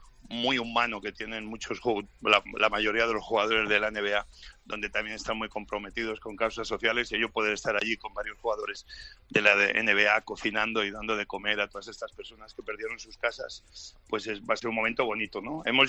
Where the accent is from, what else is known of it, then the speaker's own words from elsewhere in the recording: Santa Coloma de Cervelló, Catalonia, Spain; Yo de chico tuve un gran partido en el equipo de juveniles de mi pueblo, en Santa Coloma de Cervelló.